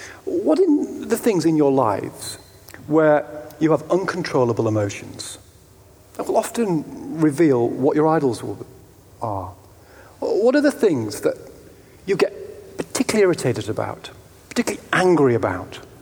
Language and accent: English; Yorkshire and the Humber, United Kingdom; I mean, I'm from Yorkshire.